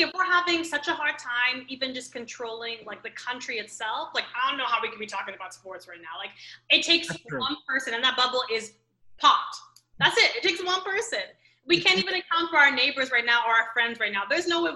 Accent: New York, United States; born there; I was born in New York. I like to claim New York as part of my being.

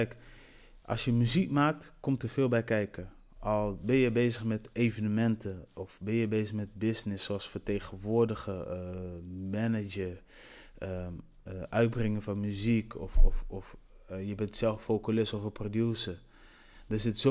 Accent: Delfzijl, Groningen, Netherlands; born there; Ik ben geboren in Delfzijl. Mijn roots liggen op Cap Verde. Dus ik ben een Cap Verdeaan. Super trots op.

